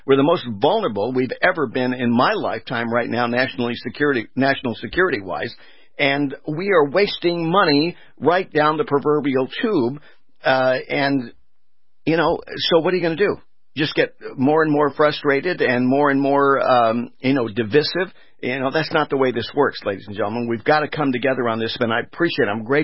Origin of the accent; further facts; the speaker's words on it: California, United States; And I'm here with my buddy who, you know, we grew up together in California.